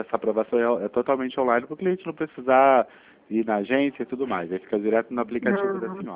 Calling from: Rio de Janeiro, Brazil; Eu sou do Santander, só que eu falo do Rio de Janeiro.

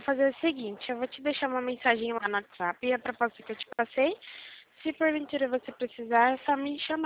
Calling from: Limeira, São Paulo, Brazil; Eu sou do escritório de Limeira, São Paulo.

